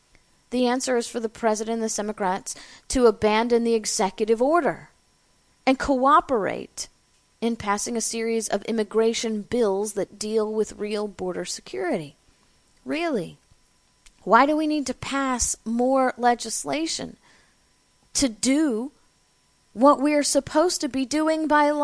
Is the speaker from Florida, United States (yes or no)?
yes; Florida, United States; I'm from Florida, and that's where Jeb Bush is